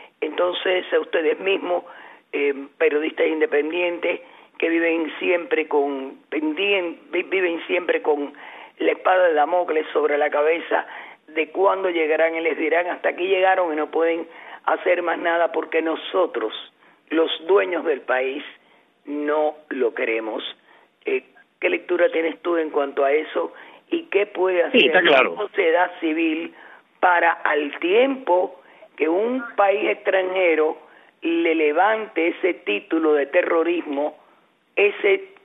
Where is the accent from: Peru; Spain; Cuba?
Cuba; como cubana preocupada siempre por la situación dentro de Cuba